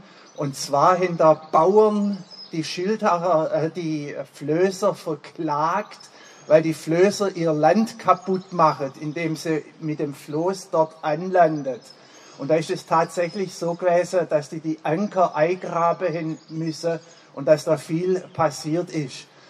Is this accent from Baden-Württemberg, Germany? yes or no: yes; Schorndorf, Baden-Württemberg, Germany; also born or lived in Besigheim; Oder meine Heimat eigentlich nicht, meine Heimat ist Schorndorf. Aber ich war 12 Jahre in Bäsigheim, das ist im Kreis Ludwigsburg, genau.